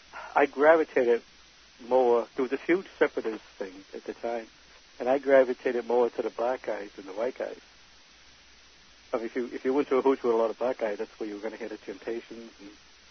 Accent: Boston, Massachusetts, United States; growing up in Boston and growing up in housing projects and I was used to being around black people.

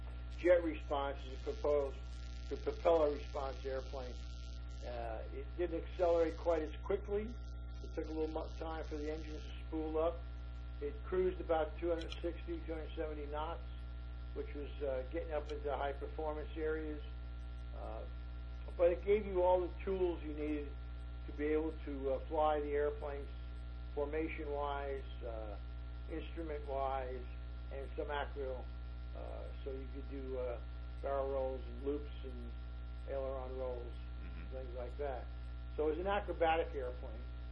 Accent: Long Island, New York, United States; Well, you know, I grew up in Long Island. Republic Aviation was there

